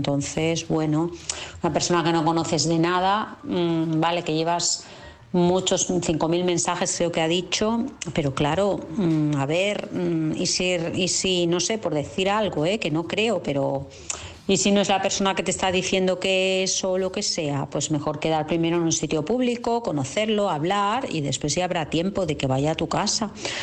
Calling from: Vilassar, Catalonia, Spain; Hola, buenas noches.

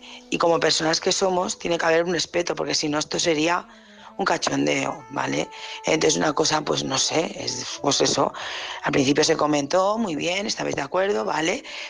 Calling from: Barcelona, Catalonia, Spain; de Barcelona

